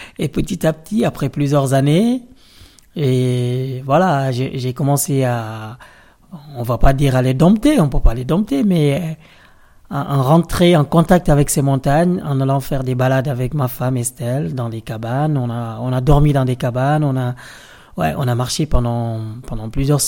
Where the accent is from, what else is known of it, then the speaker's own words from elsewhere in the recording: Casamance, Senegal; Moi, je viens de la Casamance. Casamance, c'est le poumon du Sénégal, comme on dit.